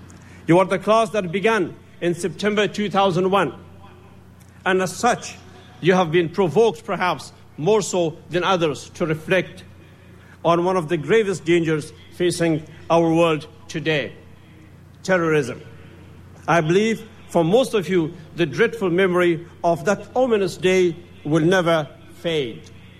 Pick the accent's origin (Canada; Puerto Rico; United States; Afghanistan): Afghanistan; my home country had been invaded by the former Soviet Union. From university, I was ushered into the life of a refugee in a neighboring country, where I joined with my people in the struggle to liberate our country and to build a peaceful and prosperous Afghanistan.